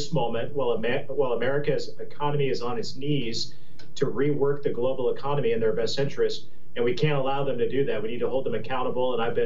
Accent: Indiana, United States; I come from Northeast Indiana, a very blue-collar, working-class district.

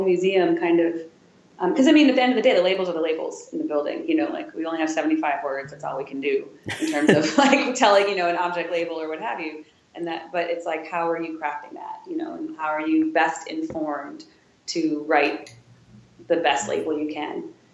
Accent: Wisconsin, United States; now in Washington, United States; you know, I'm from Wisconsin. I'm in Roman, Wisconsin.

